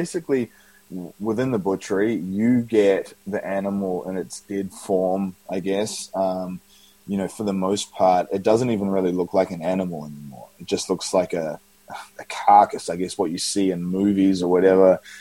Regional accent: Auckland, New Zealand; In New Zealand, Auckland, New Zealand.

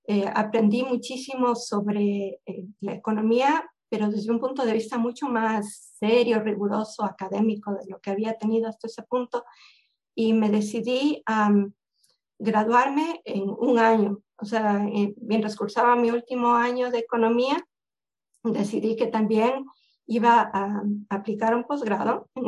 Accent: Ecuador; moved away as an adult; now in United States; nos casamos y yo vine a vivir a Estados Unidos ya permanentemente. Entonces, creo que mi interés, siendo tan ecuatoriana, el haber venido a Estados Unidos

